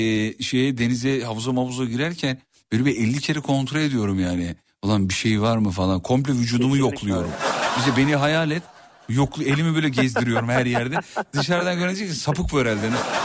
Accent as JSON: {"language": "Turkish", "region": "Kocaeli", "country": "Turkey", "said": "memleketimden aramış. Kocaeli'den."}